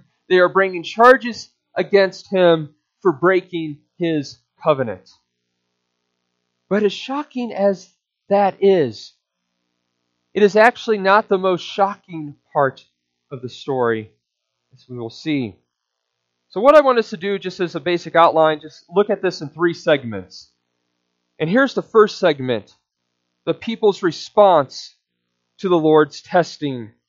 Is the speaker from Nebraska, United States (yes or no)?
yes; Nebraska, United States; Well, one of the dumbest lawsuits ever filed sadly occurred in my home state of Nebraska.